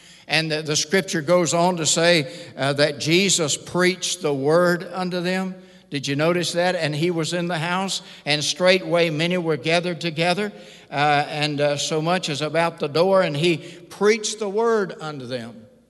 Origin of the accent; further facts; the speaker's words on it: Bogota, Texas, United States; I was raised down in East Texas, a little town called Bogota, and I got saved down in Houston